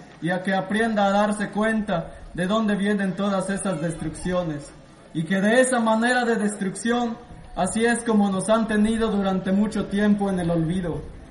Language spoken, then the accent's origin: Spanish; Mexico; vengo del pueblo de Israel, de la región Belén, municipio San Pedro de Michoacán.